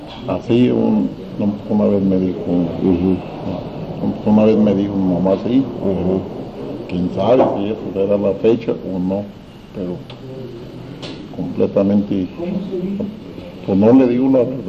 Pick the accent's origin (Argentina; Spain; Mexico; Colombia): Mexico; Chavinda, Michoacán; born there; moved away; Yo soy nacido en Michoacán, pero es mi municipio, un pueblo ahí en Chavinda, Michoacán. No, ahí nací yo. Pero me vine para acá.